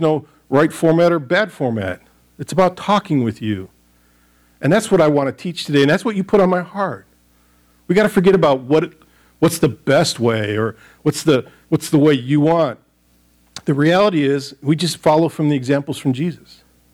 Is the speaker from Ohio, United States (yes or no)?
no; Michigan, United States; I tell people it's a suburb of, and typically, since I'm from Michigan, I usually start pointing at my hand.